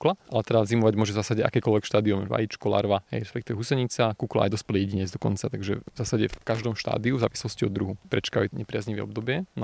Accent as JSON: {"language": "Slovak", "town": "Trnava", "region": "Trnava Region", "country": "Slovakia", "tie": "born or raised there", "said": "Ja som vyrastal v Trnave a v tom čase krátko po revolúcii, keď som bol dieťa, tak tá vlastne Trnava bola akoby relatívne zanedbaná."}